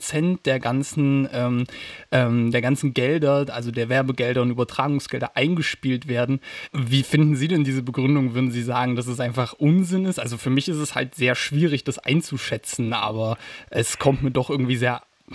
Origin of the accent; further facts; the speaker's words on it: Jena, Thuringia, Germany; von dem Verein aus meiner Heimatstadt, vom FCC Carl Zeiss Jena